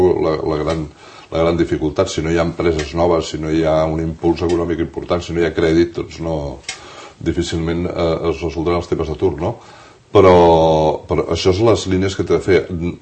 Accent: Catalonia, Spain; jo sóc tan català com vostè i vull seguir sent espanyol. I jo, que he nascut espanyol, que he sigut espanyol sempre.

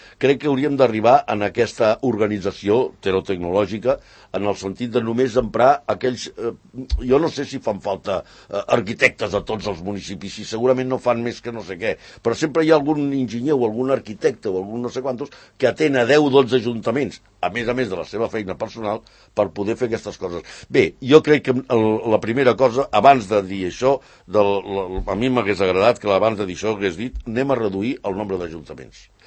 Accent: Vinebre, Catalonia, Spain; Nosaltres som de Vinebre, la casa Pairal està davant d'Escó, a Flix, per aquella, a la Ribera

